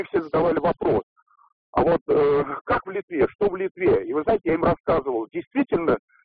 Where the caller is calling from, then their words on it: Moscow Oblast, Russia; я из Московской области.